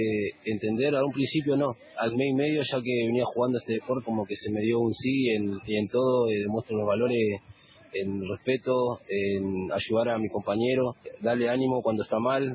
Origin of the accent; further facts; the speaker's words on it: Buenos Aires Province, Argentina; yo lo quiero incorporar en el barrio donde soy, de la Cava.